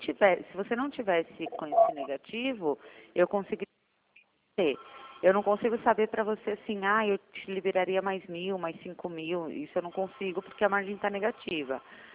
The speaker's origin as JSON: {"language": "Portuguese", "town": "Sorocaba", "region": "São Paulo", "country": "Brazil", "said": "Eu sou de Sorocaba."}